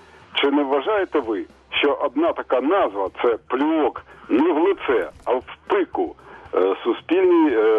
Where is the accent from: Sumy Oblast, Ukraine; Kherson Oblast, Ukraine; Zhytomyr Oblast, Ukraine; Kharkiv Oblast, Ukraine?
Kharkiv Oblast, Ukraine; Kharkiv; я з Харкова.